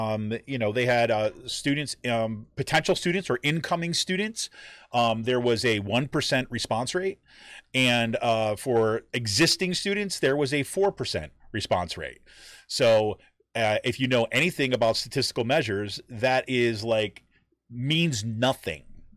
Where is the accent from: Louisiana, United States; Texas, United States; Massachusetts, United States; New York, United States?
Texas, United States; So like, I'm from Texas, and we don't do that mask thing down here.